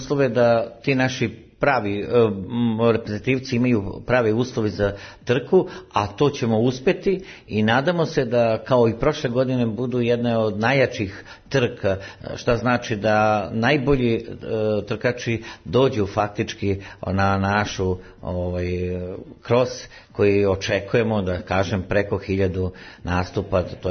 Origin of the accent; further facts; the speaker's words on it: Oporić, Serbia; born there; a sa mojom mestom odakle sam ja rođen iz Oporića